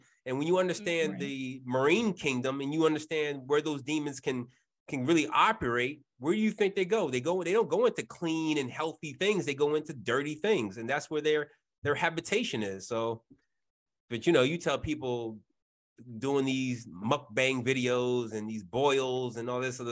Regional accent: Waldorf, Maryland, United States; That's exactly where I grew up at.

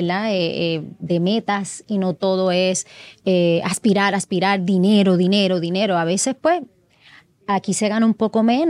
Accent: Puerto Rico; yo soy nacida y criada en Puerto Rico, ¿sabes? Yo no nací en Estados Unidos, yo nací aquí, yo me crié aquí, yo estudié aquí, yo me forjé aquí

